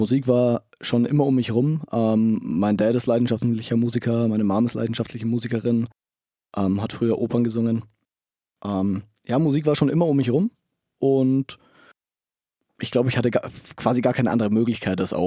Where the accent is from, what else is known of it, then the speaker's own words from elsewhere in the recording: Steingaden, Bavaria, Germany; Wir kommen alle aus der Nähe von Steingaden. Das ist bei Schloss Neuschwanstein ganz im Süden von Deutschland.